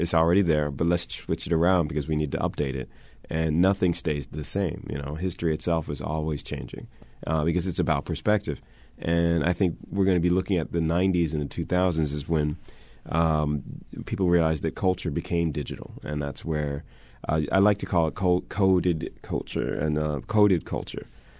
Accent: Washington, District of Columbia, United States; I mean, for me, you know … growing up in Washington, D.C., first and foremost, it's an international scene, even though it's one of the most divided cities in America racially

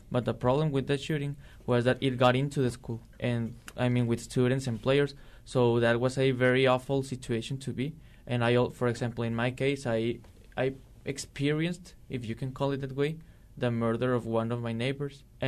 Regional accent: Ciudad Juárez, Chihuahua, Mexico; We come from Ciudad Juarez, which is bordered with El Paso, Texas. Ciudad Juarez is on the north side of the country

